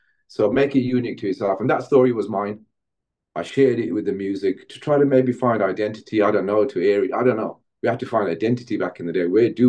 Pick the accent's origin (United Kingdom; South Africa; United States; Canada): United Kingdom; Handsworth, West Midlands; I say, I come from Handsworth and, you know, sound systems, and why do you sing like that and all that?